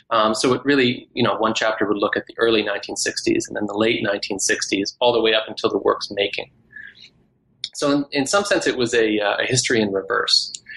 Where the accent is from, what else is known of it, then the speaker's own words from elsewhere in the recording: Canada; born there; also born or lived in Scotland / Texas; I have lived a little bit all over the place. I am Canadian by birth, but I grew up in different places, including Scotland and Texas.